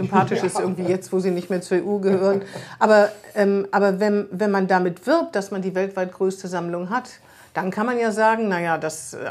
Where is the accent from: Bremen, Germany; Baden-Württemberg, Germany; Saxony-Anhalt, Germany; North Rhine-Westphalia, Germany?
Bremen, Germany; Sind wir denn im Guinness-Buch, also wir als Bremer, dann im Guinness-Buch der Rekorde?